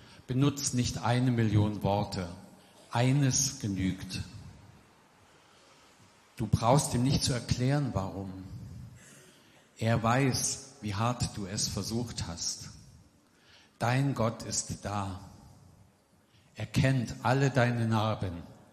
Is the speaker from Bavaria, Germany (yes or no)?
no; Saxony, Germany; Ich bin seit 30 Jahren Teil dieser Gemeinde und ich bin aufgewachsen im Erzgebirge.